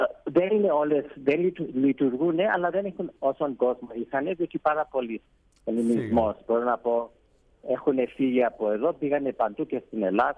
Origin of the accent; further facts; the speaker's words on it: South Africa; Greek is a second language; Ναι, εγώ γεννήθηκα και μεγάλωσα στη Νότια Αφρική. Η μητέρα μου και ο πατέρας μου ήρθαν από την Κύπρο, η μητέρα μου από μικρασιάτικη καταγωγή. Εδώ σπούδασα και έμαθα ελληνικά